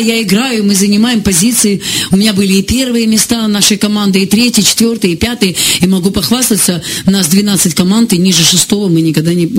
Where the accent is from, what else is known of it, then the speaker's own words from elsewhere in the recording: Sukhumi, Abkhazia, Georgia; Это воспоминание детства. Когда, знаешь, в детстве у нас в Сухуми мы садились прямо на улице